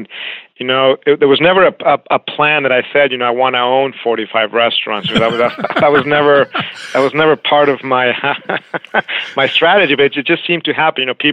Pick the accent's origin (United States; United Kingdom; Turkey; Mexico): Mexico; I grew up in Mexico, started playing tennis when I was 9 years old